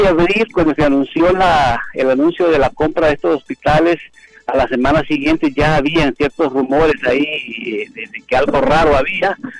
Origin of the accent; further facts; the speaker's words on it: Honduras; Yo como hondureño quisiera y deseara que la Fiscalía General de Honduras nos diera un informe pronto a los hondureños